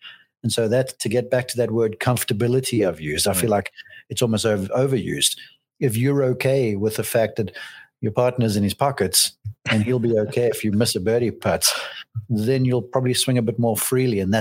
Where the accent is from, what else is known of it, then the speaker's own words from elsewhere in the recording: South Africa; even though I'm South African deep down